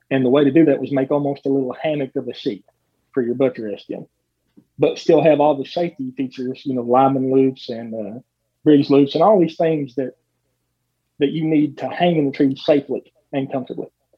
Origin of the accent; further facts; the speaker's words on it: Red River Gorge, Kentucky, United States; Like I said, I grew up in the Red River Gorge, and people are big in the zip line in here.